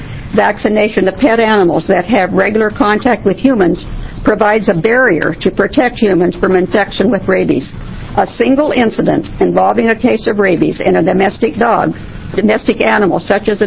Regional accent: Creswell, Oregon, United States; And I'm from Creswell, Oregon.

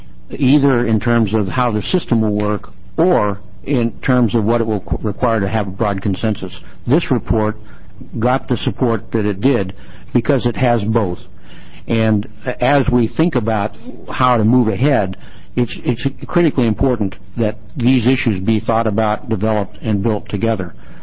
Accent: Oregon, United States; I get off the freeway so I can go through the neighborhood where I grew up on Sandy Boulevard.

